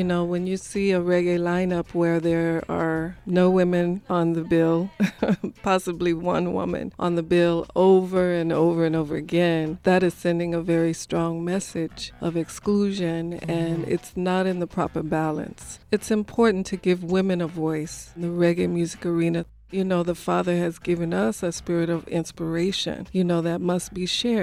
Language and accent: English; Israel; I'm from Israel.